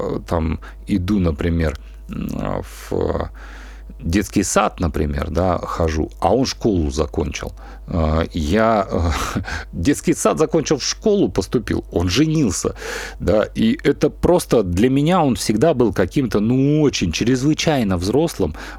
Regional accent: Leninsk-Kuznetsky, Kemerovo Oblast, Russia; now in Moscow, Russia; Я жил в это время в Москве здесь, да, моя семья, я сам родом из Ленинска-Кузнецкого, город такой под Кемерово, в Кузбассе.

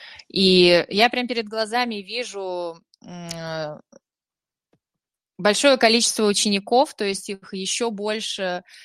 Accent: Snezhnogorsk, Murmansk Oblast, Russia; now in Saint Petersburg, Russia; я росла в Мурманской области, в Снежногорске.

